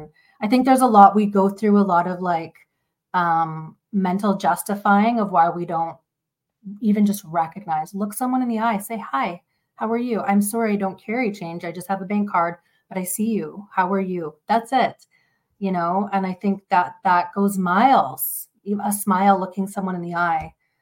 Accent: Canada; we're at this amazing place in this juncture of, you know, being Canadian

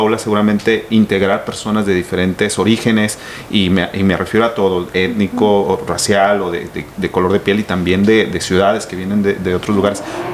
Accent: Mexico City, Mexico; Yo propiamente soy migrante, como bien mencionas, yo vengo de la Ciudad de México, yo me enfrenté a un choque cultural, yo llegué creyendo que el DF era lo máximo, en su momento todos le llamamos el DF, y llegué aquí, yo era el chilango

